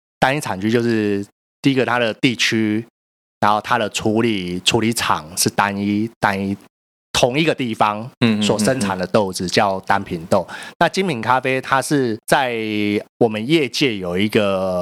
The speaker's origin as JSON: {"language": "Chinese", "region": "Tainan", "country": "Taiwan", "said": "但是我以我是台南人的嘴巴来讲话算是很刁"}